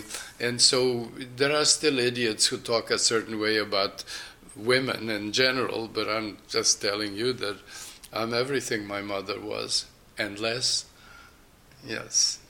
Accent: Hungary; I went to my hometown in former Czechoslovakia, now it's Hungary, to see what was left. I went back to my native village as well to look.

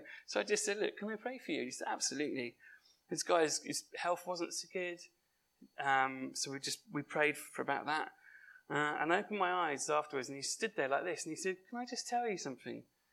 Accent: Chichester, South East England, United Kingdom; came up with this thing called 24/7 prayer in my hometown, Chichester.

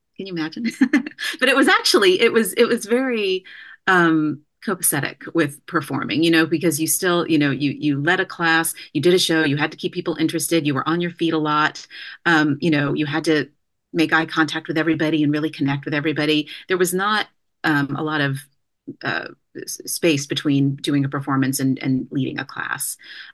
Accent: Kansas, United States; born there; I was born in Kansas, and they would go to Oregon or California or wherever I found myself.

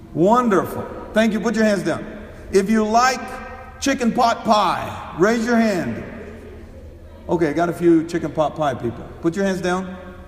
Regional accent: India; If you are an Indian, if you're an Indian like me, I'm from India, means I'm an Indian.

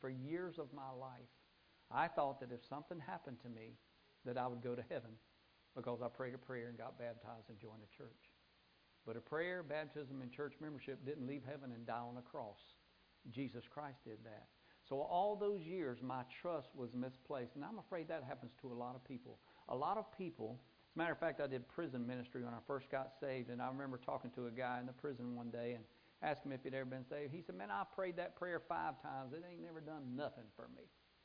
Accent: Aberdeen, North Carolina, United States; Well, I grew up in Aberdeen, North Carolina, not far from here.

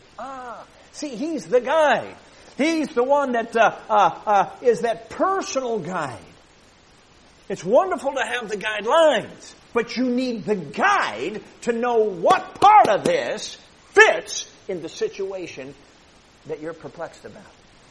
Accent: Chicago, Illinois, United States; And I grew up in Chicago. My dad was a preacher, so he was not a mechanic.

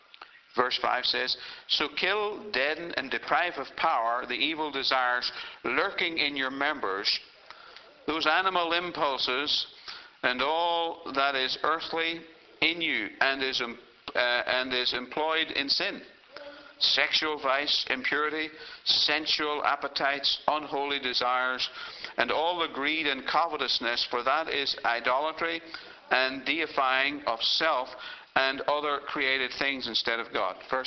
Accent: Ireland; Now, I'm Irish. I say go a few pages forward toward the back of the book.

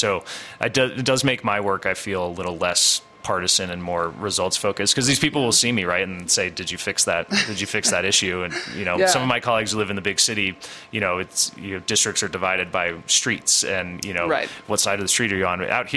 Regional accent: Steamboat Springs, Colorado, United States; But I grew up here. I grew up in Steamboat and have lived on the western slope or in western Colorado almost my entire life.

